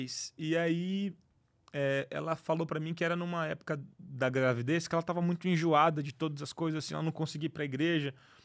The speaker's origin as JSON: {"language": "Portuguese", "town": "Jacundá", "region": "Pará", "country": "Brazil", "tie": "born there", "said": "a cidade onde eu nasci, Jacundá, Pará. Fica perto de Marabá, perto de Parauapebas."}